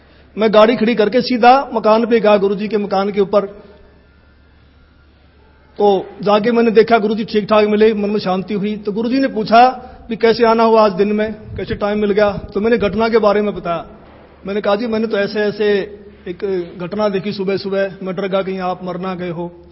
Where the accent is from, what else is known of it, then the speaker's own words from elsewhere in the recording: Dhanana, Haryana, India; गांव धनाना, जिला सोनीपत, हरियाणा का रहने वाला हूं